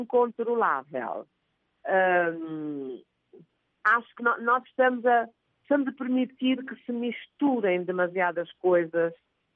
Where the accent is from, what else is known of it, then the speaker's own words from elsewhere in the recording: Boa Vista, Cape Verde; born there; conhece nenhum dos temas daqueles que eu canto como mornas da memória mais preciosa e antiga da ilha onde eu nasci, que é a Boa Vista